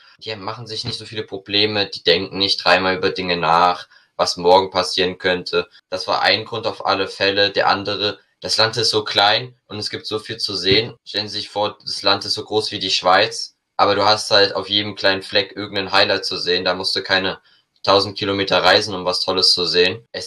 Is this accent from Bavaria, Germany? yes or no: no; Radebeul, Saxony, Germany; ich komme aus Radebeul.